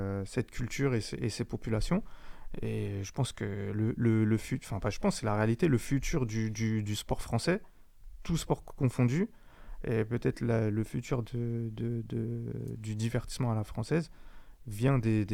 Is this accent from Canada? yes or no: no; France; nous en tant que Français